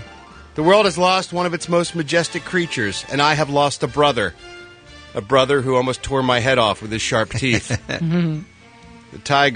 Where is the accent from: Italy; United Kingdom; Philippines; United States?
United States; Philadelphia, Pennsylvania; then I think you need to go to my hometown of Philadelphia and pick up a new brew from the Dock Street Brewing Company.